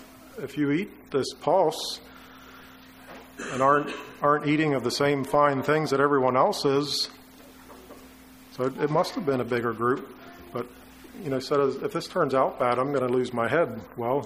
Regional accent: Pennsylvania, United States; moved away as an adult; also born or lived in Missouri; now in Alberta, Canada; I grew up in Pennsylvania, lived some in Missouri, lived for over 20 years now in Alberta.

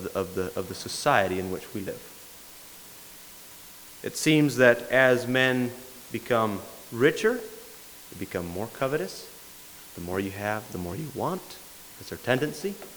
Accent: Honduras; I come from Honduras, and I compare the Honduran culture with United States culture.

